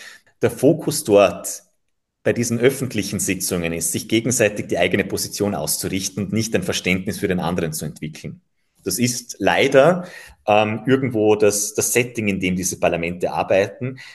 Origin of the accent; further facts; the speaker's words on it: Mellau, Vorarlberg, Austria; Ich bin ja auch Gemeindevertreter in meiner Heimatgemeinde Mellau